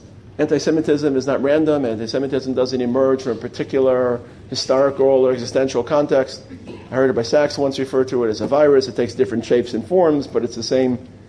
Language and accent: English; Brooklyn, New York, United States; I grew up in Brooklyn in a very small space